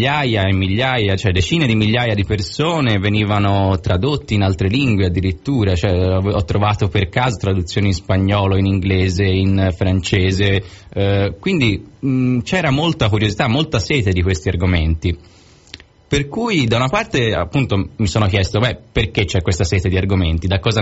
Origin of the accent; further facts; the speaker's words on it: Florence, Tuscany, Italy; Ora io sono di Firenze, insomma, ho detto, non sono poi così diversi.